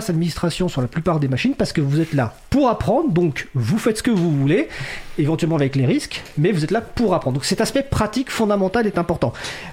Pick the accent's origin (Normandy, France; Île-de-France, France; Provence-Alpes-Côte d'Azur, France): Île-de-France, France; now in Saint-Denis, France; moi je viens du 9-2